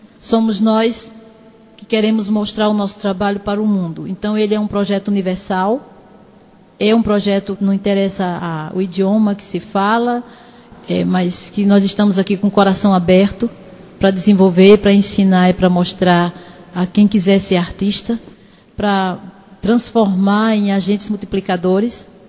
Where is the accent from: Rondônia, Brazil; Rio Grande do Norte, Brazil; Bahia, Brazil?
Rio Grande do Norte, Brazil; now in Fortaleza, Brazil; Então, como potiguar, como norte-riograndense, eu estou aqui em Fortaleza por isso.